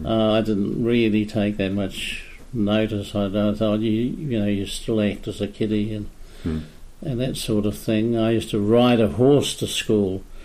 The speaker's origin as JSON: {"language": "English", "town": "Feilding", "region": "Manawatū-Whanganui", "country": "New Zealand", "tie": "born or raised there", "said": "Well, originally I grew up in Fielding, actually, and on a farm on Sandon Road"}